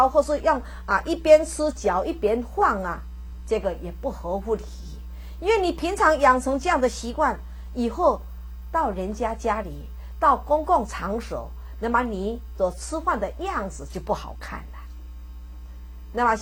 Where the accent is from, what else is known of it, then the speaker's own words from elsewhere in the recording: Taiwan; 我们台湾话有一句话说塞帕迪